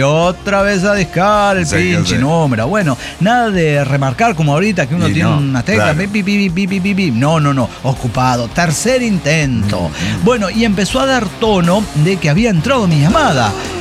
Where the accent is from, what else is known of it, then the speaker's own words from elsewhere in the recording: Oaxaca, Mexico; de Oaxaca.